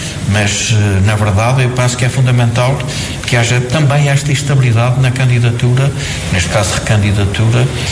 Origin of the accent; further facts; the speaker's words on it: Portugal; Não tenho dúvidas quanto ao meu apoio enquanto português.